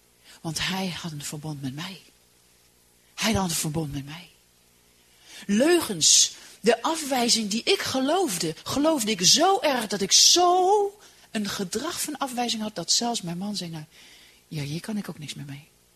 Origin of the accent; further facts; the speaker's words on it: Poland; Dus en ik ben in Polen opgevoed.